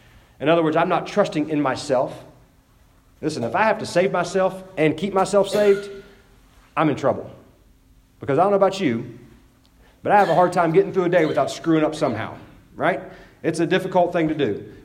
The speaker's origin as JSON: {"language": "English", "region": "West Virginia", "country": "United States", "said": "and I'm from West Virginia, so this is in West Virginia talk, all right?"}